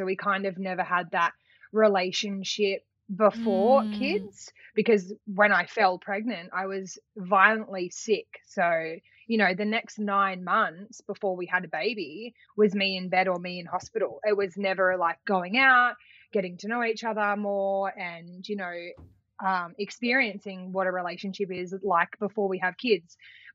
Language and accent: English; New South Wales, Australia; also born or lived in Western Australia; I'm from the Central Coast in New South Wales. Yeah. Mm-hmm. So I was born and raised here.